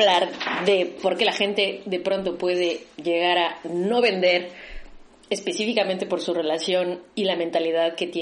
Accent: Mexico; now in Madrid, Spain; somos mexicanas

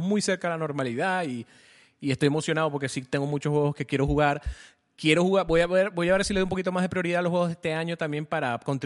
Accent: Mexico; Bueno, yo también porque soy mexicano.

